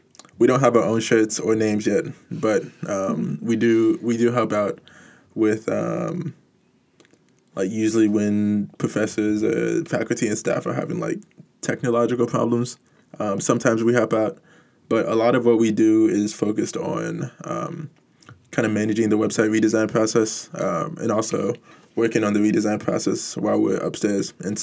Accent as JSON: {"language": "English", "town": "Houston", "region": "Texas", "country": "United States", "said": "and also being in my home state because I'm from Houston"}